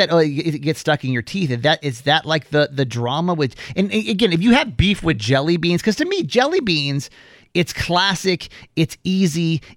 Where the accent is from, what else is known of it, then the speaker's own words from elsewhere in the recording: the South, United States; This one, growing up in the South, this one hits really deep.